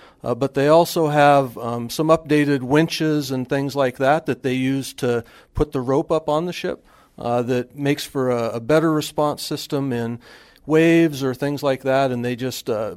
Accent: Valdez, Alaska, United States; I grew up in Prince William Sound. I was born in Valdez

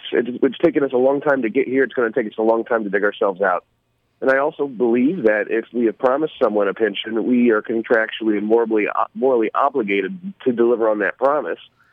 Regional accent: Mount Vernon, United States; If you take my hometown, Mount Vernon, they're shutting down outdoor dining.

